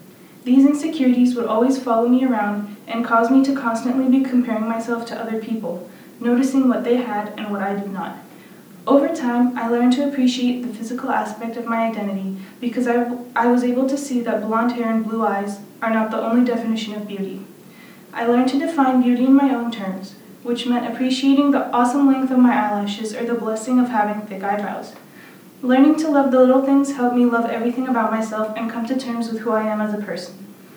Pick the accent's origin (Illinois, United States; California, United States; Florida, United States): California, United States; Burlingame; Due to the lack of diversity in Burlingame, most of the girls my age had light skin, light hair, and light eyes.